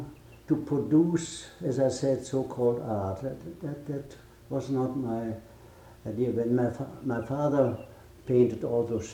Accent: Bottrop, North Rhine-Westphalia, Germany; I loved to go to the neighboring carpenter, to the neighboring shoemaker in my hometown, and all

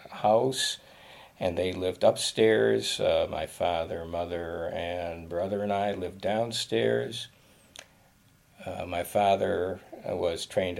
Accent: Detroit, Michigan, United States; growing up in Detroit at that time, it was impossible to not become very much involved in the automobile industry

